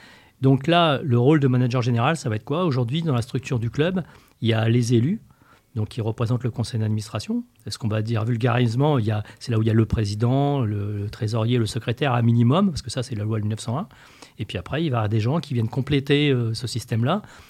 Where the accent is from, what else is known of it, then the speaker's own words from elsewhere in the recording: Pont-Sainte-Maxence, Hauts-de-France, France; Et je suis originaire de Pont-Sainte-Maxence.